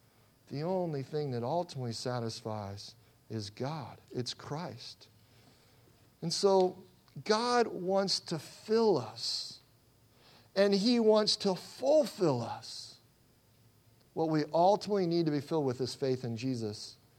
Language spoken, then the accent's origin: English; Midwest, United States; I was from the Midwest, so I'm like thinking, I'll just take a shovel, right, and just go out there.